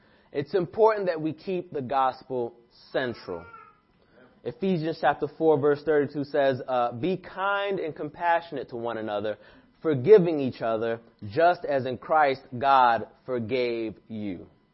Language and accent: English; New York City, New York, United States; And I'm like, oh, man, I'm from New York. I know what it is.